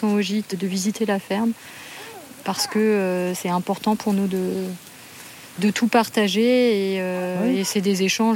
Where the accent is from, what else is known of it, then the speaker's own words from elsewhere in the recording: Grand Est, France; comme je viens d'Alsace, les plaines d'Alsace sont remplies de maïs.